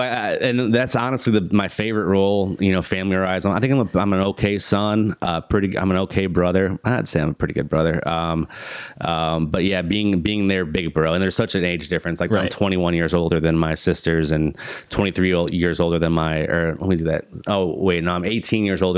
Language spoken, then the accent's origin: English; Mazon, Illinois, United States; But as I said, growing up in Illinois, you know, there wasn't in Mazan, where I'm from, it's 800 people. You know, you have to drive to the next town to go to Walmart.